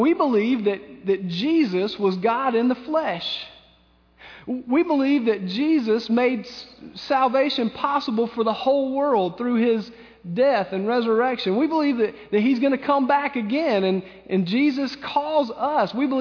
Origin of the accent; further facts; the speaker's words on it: Lyman, South Carolina, United States; I'm from Lyman, y'all, and the redneck comes out sometimes.